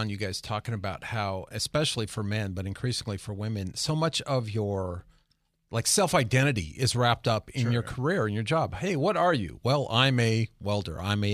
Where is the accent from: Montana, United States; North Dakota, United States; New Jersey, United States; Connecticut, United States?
Montana, United States; I grew up in Montana, so I'm kind of used to the mountains and stuff.